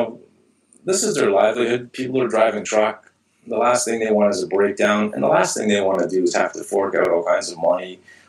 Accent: Canada; being a Canadian myself

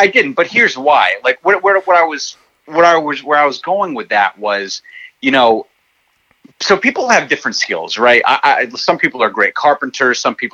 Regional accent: Rhode Island, United States; I'm from Rhode Island. Everyone here is very blue collar, very hardworking.

